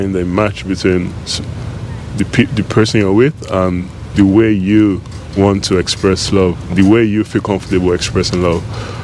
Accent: Norway; English is a second language; I'm from Norway.

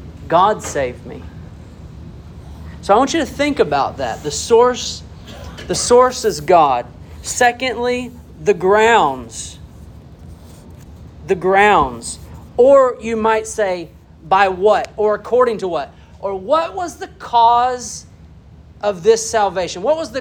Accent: Arkansas, United States; and maybe it's because we're from Arkansas, and we talk a little different in Arkansas.

